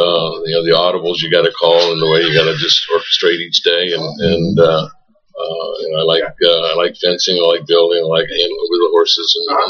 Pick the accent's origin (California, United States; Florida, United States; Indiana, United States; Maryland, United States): Maryland, United States; now in Kentucky, United States; Well, I came to Kentucky back in the 70s from Maryland.